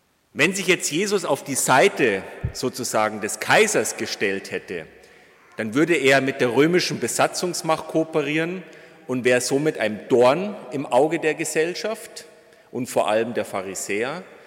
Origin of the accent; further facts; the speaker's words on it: Bavaria, Germany; 1919 ging das bei uns in Bayern schon los mit der Weimarer Republik